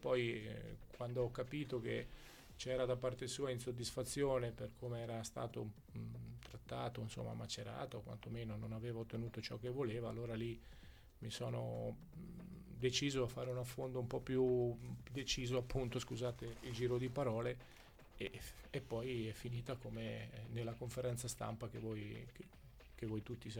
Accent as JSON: {"language": "Italian", "town": "Ancona", "region": "Marche", "country": "Italy", "said": "io sono anconetano, non ve lo dimenticate mai, sono di Colle Marino"}